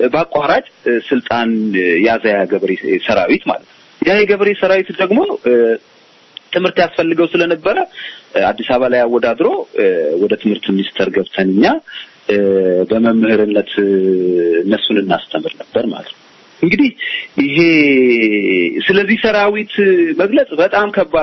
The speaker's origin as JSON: {"language": "Amharic", "region": "Oromia", "country": "Ethiopia", "tie": "born or raised there", "said": "ወደ ቦረና ተመደብኩኝ። አጋጣሚ እዛው ካምፕስ ነው ማለት እኔ ቶልጭ ያደኩበት ካምፕስ ተመልሽ ሄድኩኝ"}